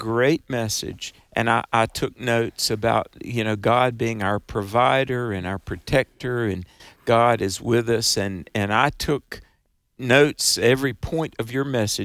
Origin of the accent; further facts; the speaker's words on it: Pleasant Garden, North Carolina, United States; I hear you're talking about my hometown, Pleasant Garden, North Carolina, which is near Greensboro, right in the middle.